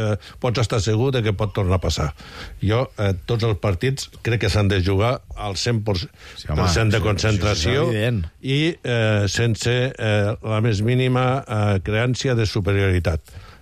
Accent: Lleida, Catalonia, Spain; Això del fred, que jo no sé si us ho he dit mai, que jo soc de Lleida.

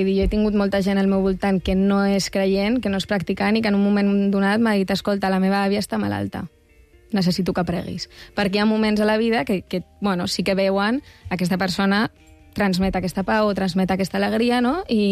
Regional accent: Barcelona, Catalonia, Spain; now in Tarragona, Spain; Ara mateix de Tarragona, però jo soc de Barcelona.

